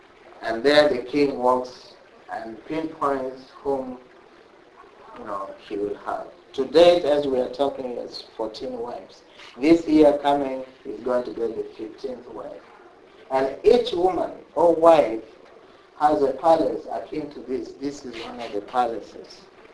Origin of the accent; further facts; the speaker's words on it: Uganda; I'm from Uganda.